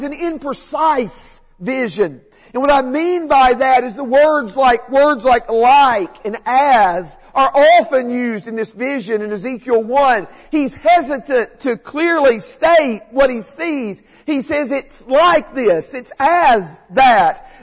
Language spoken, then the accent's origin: English; Dickson, Tennessee, United States; But I remember when I was growing up in Dixon, Tennessee, one time we had a preacher who came for a meeting.